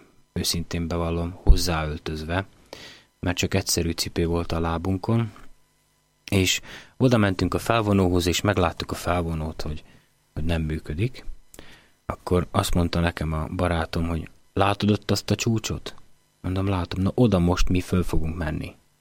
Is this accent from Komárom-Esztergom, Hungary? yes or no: yes; Komárom, Komárom-Esztergom, Hungary; és én pedig egy komáromi gyerek vagyok, aki a csapvízen nőtt